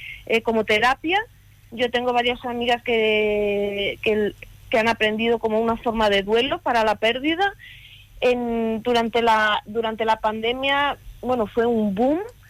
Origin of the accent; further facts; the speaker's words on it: Ponferrada, Castile and León, Spain; also born or lived in Sweden; now in Toledo, Spain; yo soy de Ponferrada y calceta es el punto, dos agujas. Y cuando era pequeña, yo tejía con ella. Cuando yo volví, yo me fui a vivir a Suecia hace muchos años.